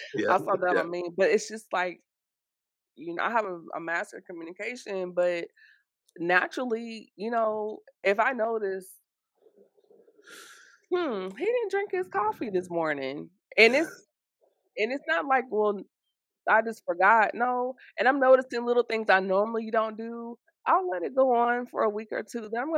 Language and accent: English; Tennessee, United States; I grew up in Tennessee. Friday Night Lights football was a thing.